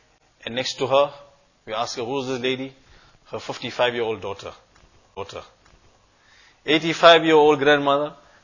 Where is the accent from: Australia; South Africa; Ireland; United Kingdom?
South Africa; Durban, KwaZulu-Natal; It's, for example, we're from Durban.